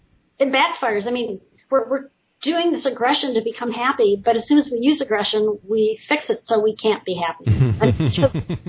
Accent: Detroit, Michigan, United States; No, actually, you know, I grew up in Detroit, so I actually am on the other side.

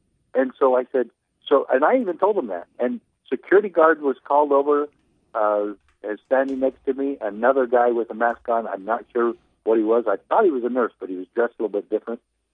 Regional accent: Arizona, United States; I said, I'm not from here. I'm from Arizona. I have absolutely no place to go.

